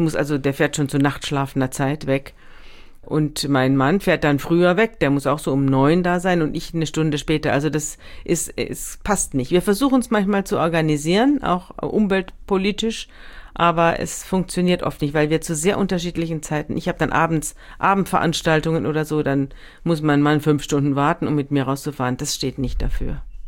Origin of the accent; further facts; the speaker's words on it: Munich, North Rhine-Westphalia, Germany; now in Hamburg, Germany; Ich komme ja aus München. Und es gibt einen Grund, warum ich aus München weggezogen bin und warum ich in Hamburg lebe.